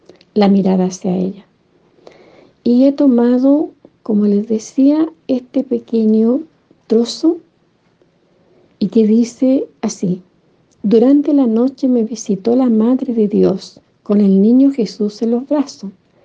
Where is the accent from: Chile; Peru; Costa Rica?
Chile; como chilenos que somos